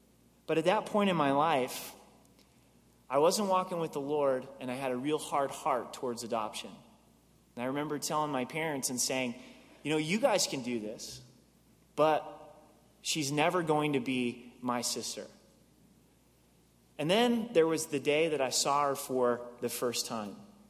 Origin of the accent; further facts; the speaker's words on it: Oregon, United States; And many of you know I grew up in Oregon.